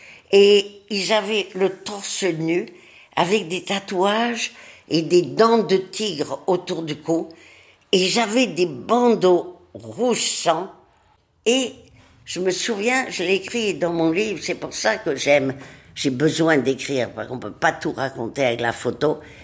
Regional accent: Madrid, Community of Madrid, Spain; puisque j'ai été élevée à Madrid. Et que je parle espagnol, peut-être même mieux que le français.

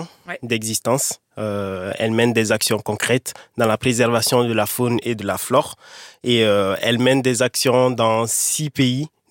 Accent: Mali; Je viens du Mali.

